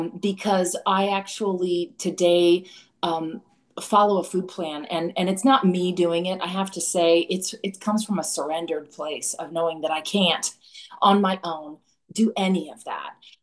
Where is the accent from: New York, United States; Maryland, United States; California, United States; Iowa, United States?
California, United States; Los Angeles; now in Fairhope, United States; But I'm from Los Angeles, actually. That's where I was born and raised and went to college and got married and had babies and the whole bit.